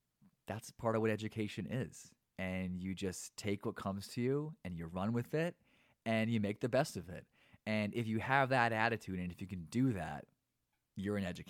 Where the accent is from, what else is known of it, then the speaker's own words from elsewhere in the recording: Hillsborough, New Jersey, United States; at Hillsborough High School where I grew up in New Jersey